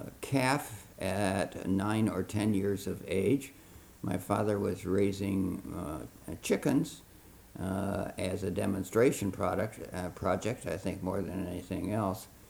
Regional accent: Amboy, Illinois, United States; Well, I guess I grew up in Amboy.

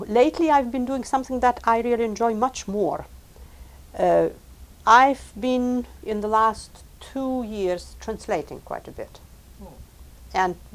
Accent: Lithuania; first language Lithuanian; English is a second language; Otherwise, I feel that I myself do best translating into Lithuanian, because that's my mother tongue after all.

